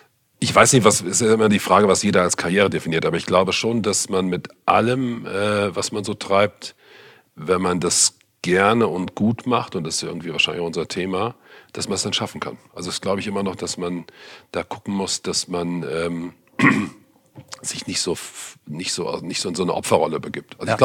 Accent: North Rhine-Westphalia, Germany; Ich bin würde ich mal sagen, durchschnittlich aufgewachsen, wie man so schön sagt, in einem kleineren Ort im Siegerland, Nordrhein-Westfalen.

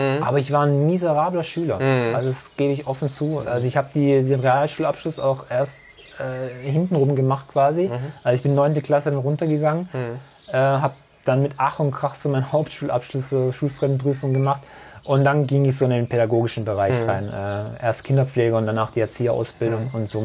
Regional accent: Herrenberg, Baden-Württemberg, Germany; Ich bin jetzt seit 42 Jahren in Herrenberg, also gebürtiger Herrenberger. Mein Papa ist Italiener, meine Mama ist Deutsche, also ich habe so zwei Kulturen, zwei Länder meiner Brust schlagen.

